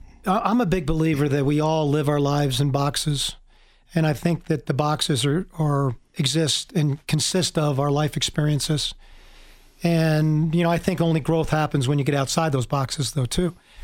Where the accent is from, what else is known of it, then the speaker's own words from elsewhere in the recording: Pine Brook, New Jersey, United States; A little town called Pine Brook, New Jersey. They did have farms in New Jersey back then.